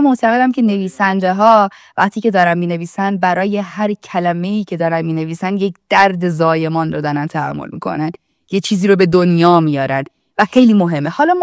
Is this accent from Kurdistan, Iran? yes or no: yes; Kurdistan, Iran; من چون حالا تو کردستان بزرگ شدم و توی خانواده‌ای که از نظر مایندستی خیلی آدمای درویش مسلکی بودم بزرگ شدم